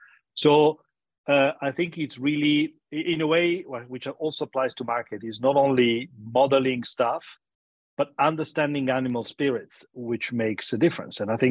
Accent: Italy; I actually grew up in a little village in the north of Italy, somewhat closer to the French border

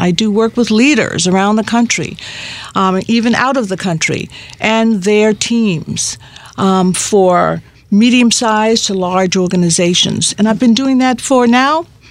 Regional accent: New York City, New York, United States; I'm from New York City originally.

